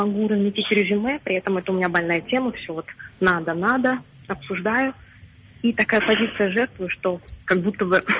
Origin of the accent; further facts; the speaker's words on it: Moscow, Russia; я из Москвы. Нет, 34 года.